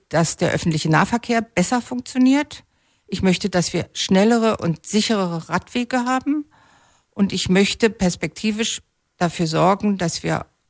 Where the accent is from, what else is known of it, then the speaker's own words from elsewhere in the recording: Berlin, Germany; ich bin ja Berlinerin